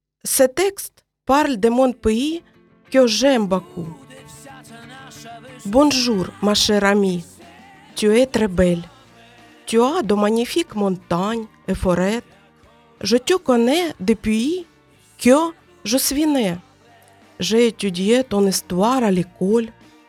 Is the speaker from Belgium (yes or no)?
no; Ukraine; French is a second language; moved away as an adult; now in France; Je suis ukrainienne. Je suis arrivée en France en 2024.